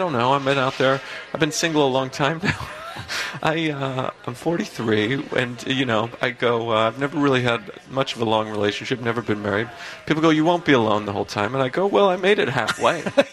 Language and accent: English; Idaho, United States; now in New York, United States; I'm from Idaho originally, yes, but I live in New York now for the last 10 years.